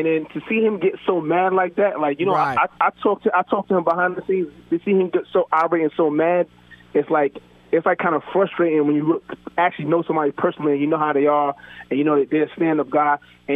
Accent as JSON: {"language": "English", "town": "Queens Village", "region": "New York", "country": "United States", "said": "I'm from Murdoch and Springfield, Queens Village, baby."}